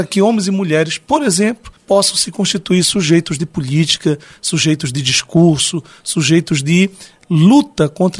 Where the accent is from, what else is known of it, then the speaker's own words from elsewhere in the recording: Cametá, Pará, Brazil; born there; Eu nasci em Cametá. Eu me formei em letras em Cametá.